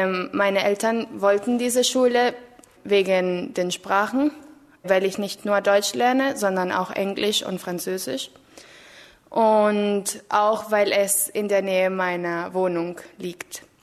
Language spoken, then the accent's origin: German; Caracas, Capital District, Venezuela; German is a second language; Ich komme aus Caracas, Venezuela. Das liegt im Norden Südamerikas, für diejenigen, die das nicht wissen. Ich bin 16 Jahre alt